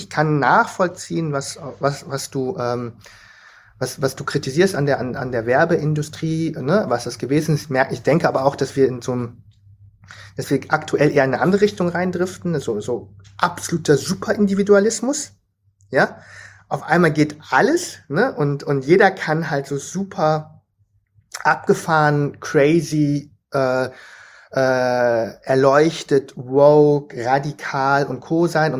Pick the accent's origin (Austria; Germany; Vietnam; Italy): Vietnam